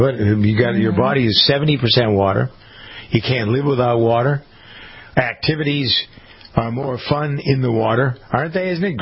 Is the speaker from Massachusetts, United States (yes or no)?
yes; Massachusetts, United States; This woman from my home state of Massachusetts reunited with her wedding ring